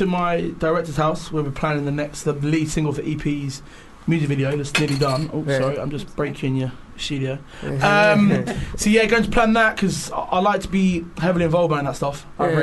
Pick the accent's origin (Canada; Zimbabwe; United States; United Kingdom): United Kingdom; Cambridge, East of England; I'm from Cambridge, mate.